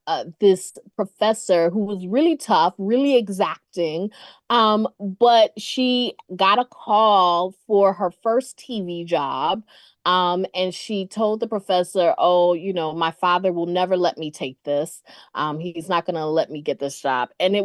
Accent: Durham, North Carolina, United States; moved away as an adult; So I went to Howard back in 2003. Oh my goodness, I shouldn't tell my age, but I'm from Durham, North Carolina, and went to the big city of DC.

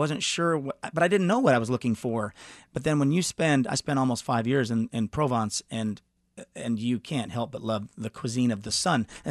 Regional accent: Lubbock, Texas, United States; also born or lived in Amarillo / Tulsa / Phoenix / South Dakota; now in Kansas City, United States; I grew up in places like Lubbock, Texas, and Amarillo, and Tulsa, and Phoenix, Arizona, and South Dakota.

